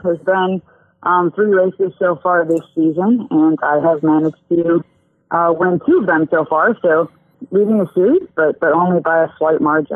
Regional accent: Minneapolis, Minnesota, United States; which actually is in Minneapolis, which is pretty much my hometown.

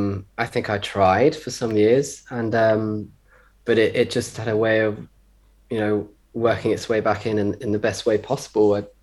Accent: Cambridge, East of England, United Kingdom; now in London, United Kingdom; I was born in Cambridge, and I went to King's College School in Cambridge, and I was sang in the choir there

